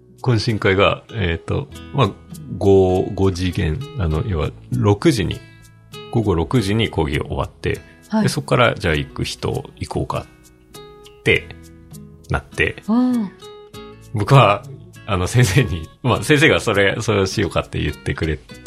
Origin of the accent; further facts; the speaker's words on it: Hokkaido, Japan; 僕はもともと北海道出身だから